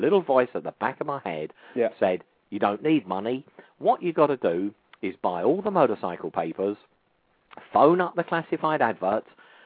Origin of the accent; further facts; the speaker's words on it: London, United Kingdom; Obviously, I'm from South London.